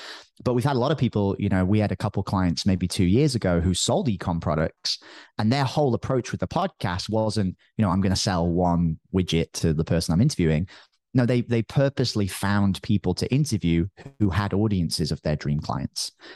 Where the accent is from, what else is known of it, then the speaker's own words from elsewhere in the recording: United Kingdom; now in Costa Rica; Luckily, I'm British, so I don't have to deal with the U.S. government, which makes things easier.